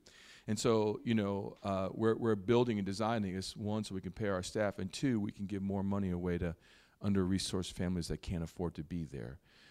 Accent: New York, United States; Now I'm loud, right? I'm a New Yorker. I'm loud enough.

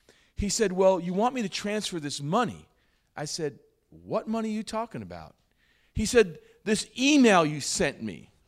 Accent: New York, United States; Now I'm loud, right? I'm a New Yorker. I'm loud enough.

